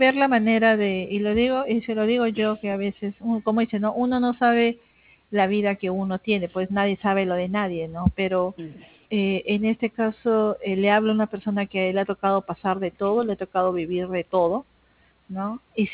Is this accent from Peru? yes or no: yes; Peru; now in Santiago, Chile; Sí, soy peruana. Pero vivo acá en Chile, en Santiago.